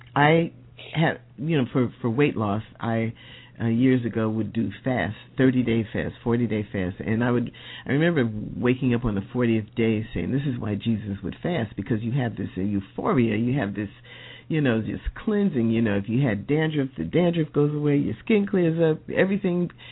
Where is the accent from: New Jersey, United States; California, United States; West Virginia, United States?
New Jersey, United States; Okay, yes. I'm from New Jersey, and I'm here for that reason, because the snow was on my last nerve. But I went to undergrad in upstate New York.